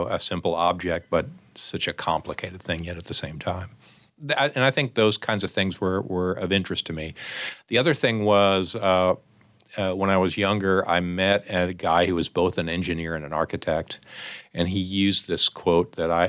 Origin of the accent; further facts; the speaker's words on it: St. Louis, Missouri, United States; I lived in St. Louis. I'm from St. Louis. But lived in the suburbs, so I love the opportunity to go downtown with my family.